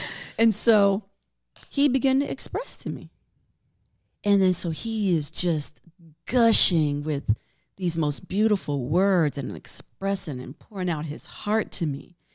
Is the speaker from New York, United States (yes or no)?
yes; New York, United States; but I'm from New York, right?